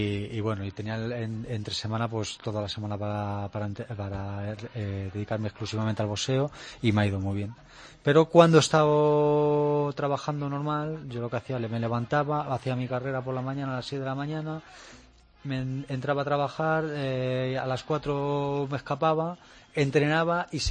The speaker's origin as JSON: {"language": "Spanish", "country": "Spain", "said": "yo soy español, tal, digo, vengo de España"}